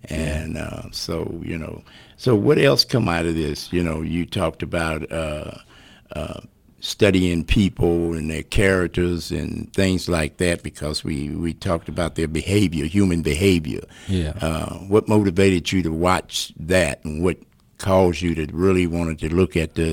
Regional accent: Oakland, California, United States; these are people that I knew when I was growing up in the Bay Area of Oakland, California.

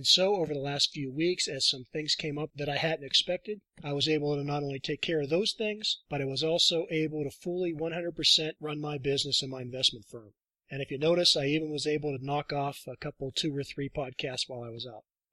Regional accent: Utah, United States; I'm back in my home state of Utah.

